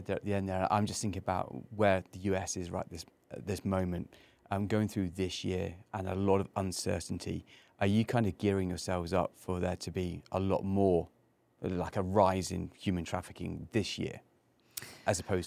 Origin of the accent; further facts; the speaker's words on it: England, United Kingdom; obviously as an Englishman, very aware of like William Wilberforce and the efforts that he put into end slavery.